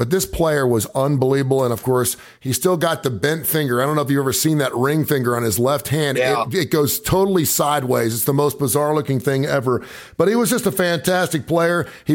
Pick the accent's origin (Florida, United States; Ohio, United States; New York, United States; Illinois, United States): Ohio, United States; West Chester; a Kentucky Fried Chicken in Sharonville, Ohio, which is right between Westchester and Mason, Ohio. I was from Westchester.